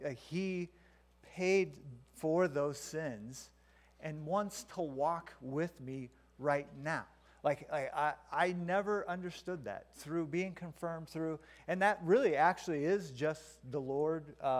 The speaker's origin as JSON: {"language": "English", "town": "Stanton", "country": "United States", "tie": "born there", "said": "One is I was born here in Stanton, if nobody knows that."}